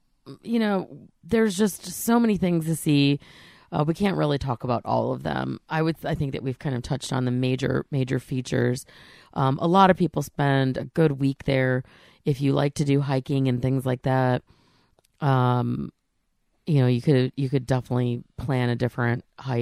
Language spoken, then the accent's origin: English; Michigan, United States; also born or lived in North Carolina; used to the trees that we have even growing up in Michigan and in the mountains of North Carolina.